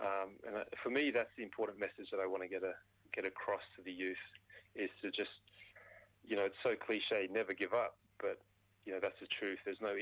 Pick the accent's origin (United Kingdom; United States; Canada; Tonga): Tonga; I did a lot of my growing up in Tonga, so a lot of my life lessons and you know, things that I've learned along the way have come from, you know, my Tongan heritage.